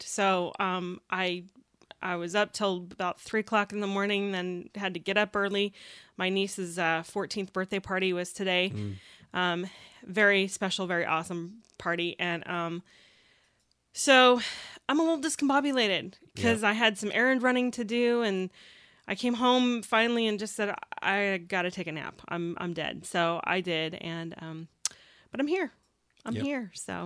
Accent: Kansas, United States; I grew up in Kansas, and I remember they can change direction real fast.

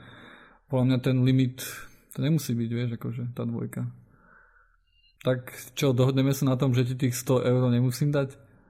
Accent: Hungary; ja som proti tomu odolný, pretože ja som Maďar

